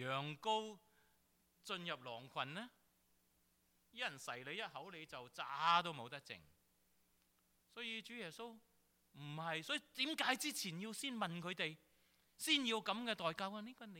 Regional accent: China; 我尤其是我们中国人

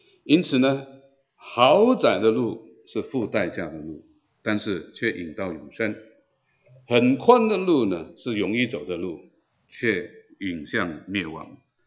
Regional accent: China; 我们中国人叫做改朝换代，对吗？

